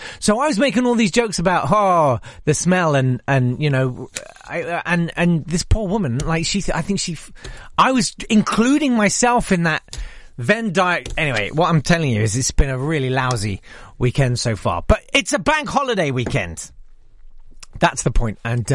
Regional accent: United Kingdom; So I wrote a sort of rap I threw down, as only British white middle-aged men can do, with pretty much everyone else in the schedule

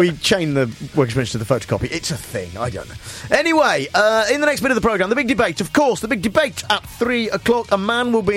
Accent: Stratford-upon-Avon, West Midlands, United Kingdom; born there; I was born in Stratford-upon-Avon

